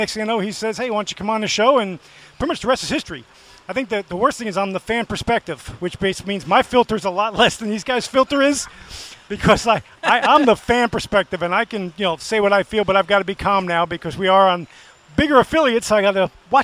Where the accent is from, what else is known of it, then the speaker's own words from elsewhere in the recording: New Jersey, United States; now in Florida, United States; growing up in New Jersey, the problem with that, we didn't have a whole lot of tracks by us